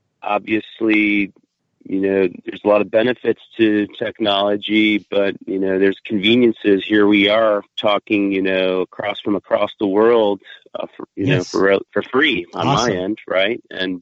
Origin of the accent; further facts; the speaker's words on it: Detroit, Michigan, United States; The first concert I ever saw growing up in Detroit was at Cobo Arena, and it was … Crest of the Nave Tour.